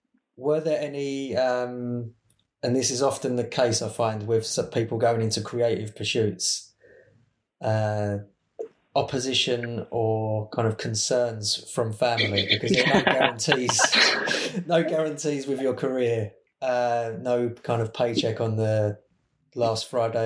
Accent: United Kingdom; The cynic in me would, as British, so I'm inherently cynical.

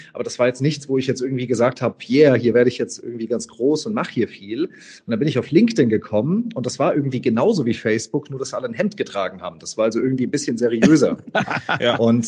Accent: Hesse, Germany; born there; now in Hamburg, Germany; Unternehmer aus Hamburg, bin aber auch gebürtiger Hesse.

